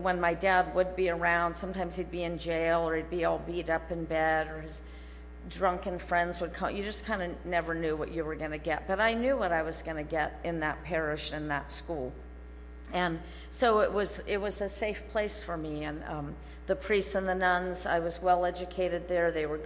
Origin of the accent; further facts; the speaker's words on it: Santa Cruz, California, United States; I was born not too far from here. I was born and raised in Santa Cruz and on the Monterey Bay.